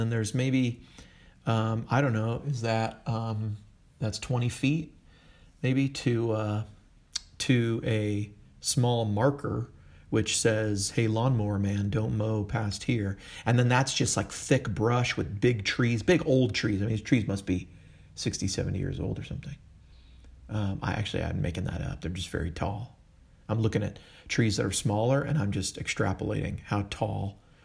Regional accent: California, United States; I'm from California originally, so we had reservoirs.

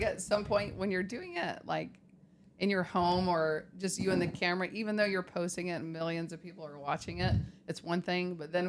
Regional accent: Georgia, United States; I am a board certified neurosurgeon. I am from Georgia. I practice in Atlanta. I was born and raised right outside of Atlanta, and I've been there for 10 years.

